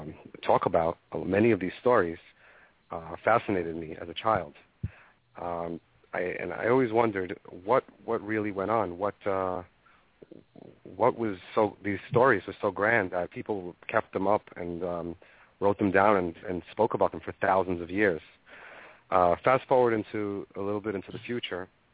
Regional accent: Brooklyn, New York, United States; also born or lived in former USSR; And I grew up in Brooklyn, New York, come from a Jewish background, although we've never been observant, just follow some traditions

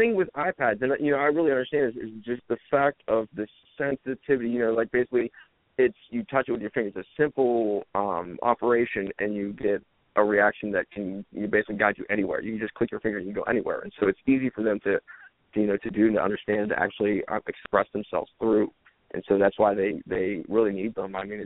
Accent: Dayton, Ohio, United States; also born or lived in St. Clairsville, United States; I lived in Dayton, Ohio. I grew up in Dayton, Ohio.

